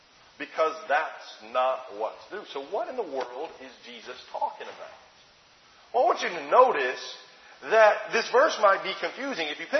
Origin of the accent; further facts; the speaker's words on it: Alabama, United States; I grew up in Alabama, so like I have been to a pig farm.